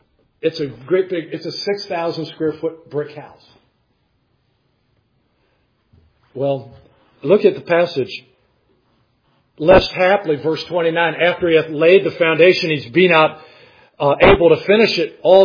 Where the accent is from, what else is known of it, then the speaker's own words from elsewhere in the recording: Cleveland, Ohio, United States; I grew up in Cleveland. And we have in Cleveland a terminal tower.